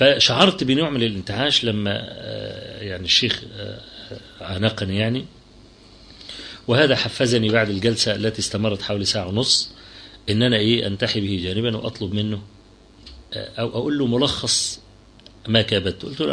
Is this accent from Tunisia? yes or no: no; Egypt; عندنا في مصر بعت لي رسالة كده